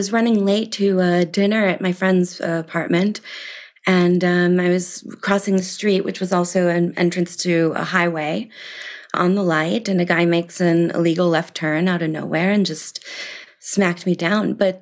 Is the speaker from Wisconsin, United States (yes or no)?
yes; Milwaukee, Wisconsin, United States; But I grew up in Milwaukee, Wisconsin. I went to Brown.